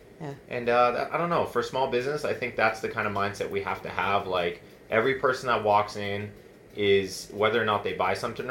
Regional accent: Massachusetts, United States; I was like, Nancy, I used to live in Plymouth. Like, I grew up in Massachusetts and used to live in Plymouth.

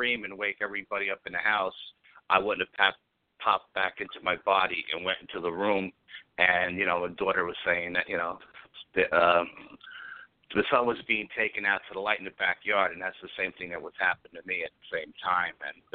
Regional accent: New York, United States; I don't know if just be growing up in New York, you know what I mean, my mindset as a New York guy

